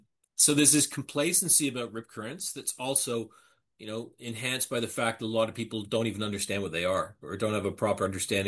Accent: Canada; I mean, I grew up in Canada, but we used to go to the States in Cape Cod every year.

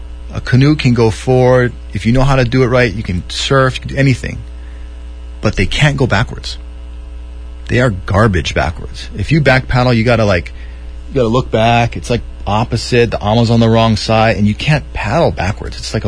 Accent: Wailua, Hawaii, United States; I grew up in Wailua. Tahitian prawn and tucanary tilapias whack that place.

